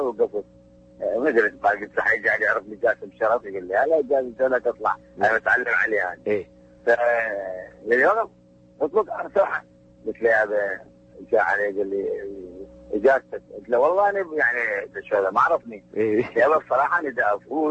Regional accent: Iraq; والله الوضع عندنا بالعراق يعني شلون تقدر تقول بصورة عامة جيد

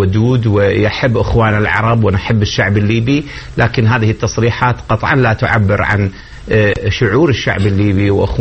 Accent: Iraq

